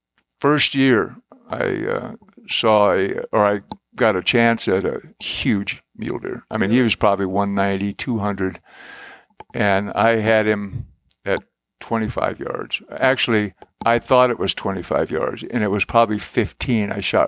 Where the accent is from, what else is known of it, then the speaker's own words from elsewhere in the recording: Iowa, United States; Well, I grew up in Iowa, and my dad, he wasn't really much of a big game hunter.